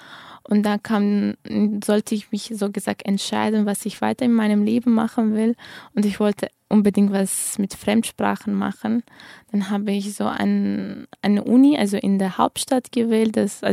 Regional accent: Uzbekistan; German is a second language; moved away as an adult; now in Germany; Ursprünglich komme ich aus Usbekistan, das ist ein Land in Zentralasien, und seit 4 Jahren lebe ich in Deutschland.

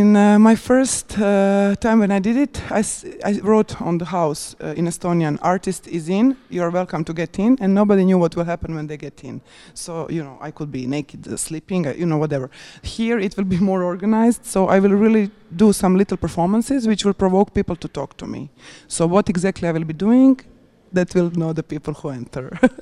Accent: Croatia; I came from Bonn today. Yeah, because part of my family is living there, and originally I come from Croatia, but I'm not living in Croatia at the moment.

